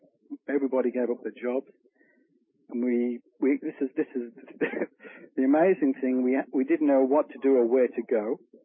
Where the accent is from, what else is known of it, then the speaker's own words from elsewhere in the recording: England, United Kingdom; moved away as an adult; now in Canada; We emigrated from England very naive. We came over to Canada for a holiday and was offered a job here when we came over.